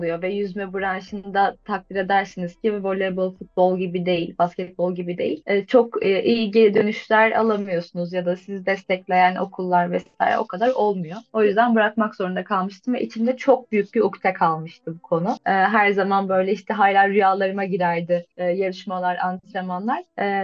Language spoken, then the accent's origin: Turkish; Istanbul, Turkey; born there; Ben İstanbul'da doğdum 1994 yılında.